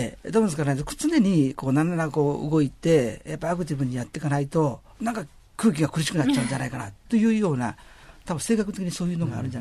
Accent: Shizuoka, Japan; 駿河区ですね、はい、今の、まあ、小黒というところなんですけれども、ツインメッセの近くっていうのが一番わかりやすいでしょうかね。

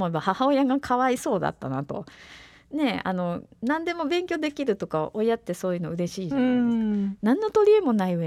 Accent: Toyama, Japan; まあ、私は出身が富山県なんですけど、うん、富山県じゃないとこに行きたかったです。

